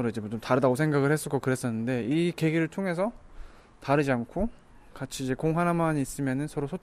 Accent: North Korea; now in South Korea; 저도 이제 새터민이기 때문에, 탈북자이기 때문에

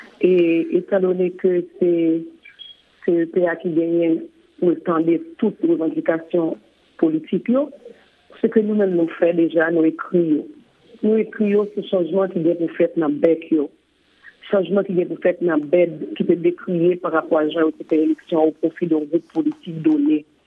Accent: Haiti; Tout ça, c'est des préoccupations en tant qu'haïtien, en tant que citoyen, citoyenne

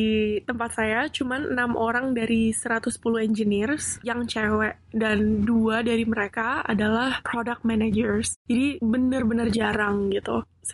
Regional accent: Indonesia; saya dibesarkan di Indonesia

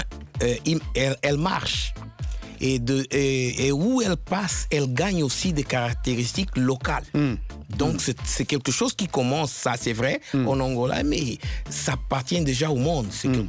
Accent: Republic of the Congo; born there; Non, je ne suis pas un peu congolais parce que moi, je suis né au Congo.

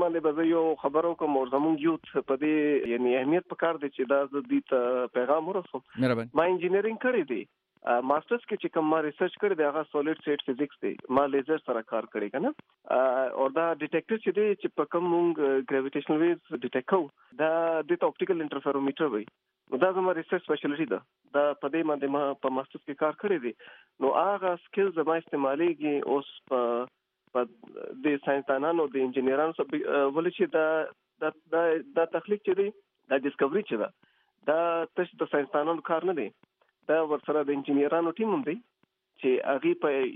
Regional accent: Mardan, Khyber Pakhtunkhwa, Pakistan; also born or lived in Quetta; علاقه مې مردان ده, خو لکه زه چې کله درې کالو ما خپل علاقه پریښودې ده او زه درې کالو په کوټه کې یم, نو ما د وخت سره ټول تعلیم کوټه کې کړی دی

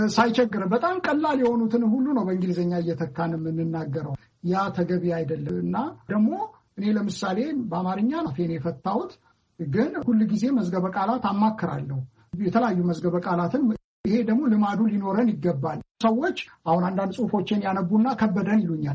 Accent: Addis Ababa, Ethiopia; እኔ ወልጄ ያደግኩት አዲስ አበባ ነው፣ የአማርኛ ቋንቋዬ ነው ብዬ ነው ማምነው። ሌሎቹንም ቋንቋዎች ግዕዝም ቋንቋዬ ነው ብዬ ነው ማምነው። ግዕዝም ብዙ ገፍቼ ባልሄድም ተምሬያለሁ፣ አማርኛም ተምሬያለሁ። ሌሎችንም አንዳንድ ቋንቋዎችን የአገር ቤት የሚነገሩ ቋንቋዎች አውቃለሁ።

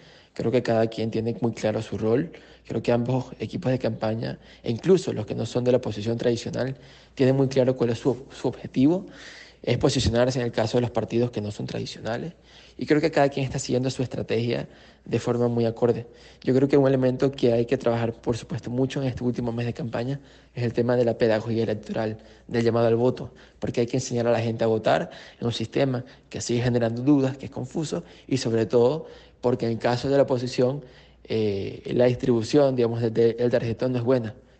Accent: Venezuela; Y creo que somos muchos los venezolanos que nos hemos emocionado con sus videos

